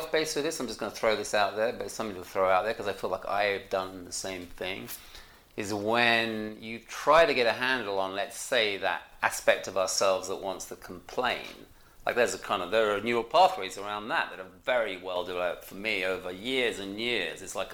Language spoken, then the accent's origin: English; United Kingdom; I guess I'm British